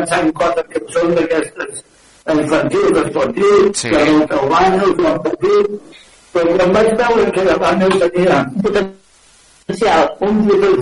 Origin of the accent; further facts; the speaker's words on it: Barcelona, Catalonia, Spain; now in L'Espluga de Francolí, Spain; Jo soc de Barcelona, ara soc a l'Espluga.